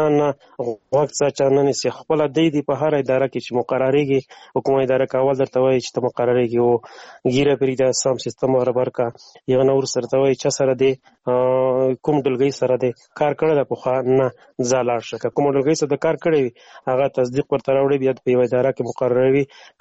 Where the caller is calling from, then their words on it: Afghanistan; مالی افغانستان نه تماس نیولې ده،